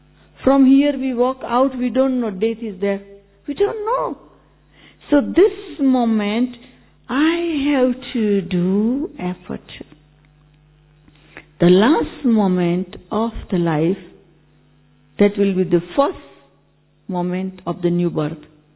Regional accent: Gujarat, India; Brother, I am from India. I am from Gujarat.

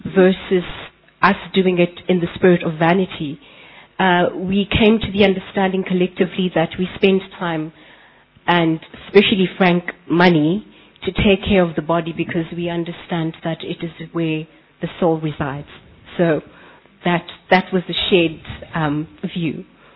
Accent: South Africa; I'm from South Africa.

